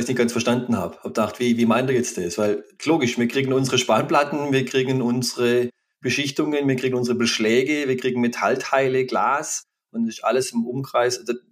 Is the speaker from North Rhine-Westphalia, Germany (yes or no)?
no; Baden-Württemberg, Germany; accent: Swabian